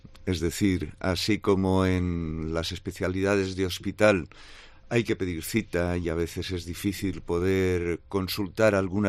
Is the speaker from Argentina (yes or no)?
no; Mahón, Balearic Islands, Spain; Yo soy concretamente de Menorca, de Mahón, y entonces al ser más un pueblecito, veías muy cercano lo que era el médico